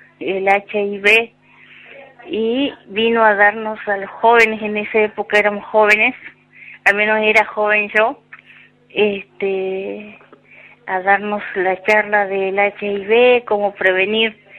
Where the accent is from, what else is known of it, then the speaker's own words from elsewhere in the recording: Metán, Salta, Argentina; Soy de Metán.